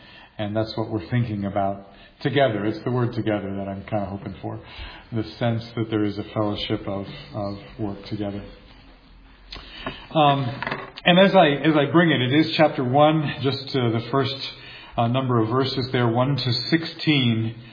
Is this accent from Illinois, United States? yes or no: no; Fresno, California, United States; from Fresno, California.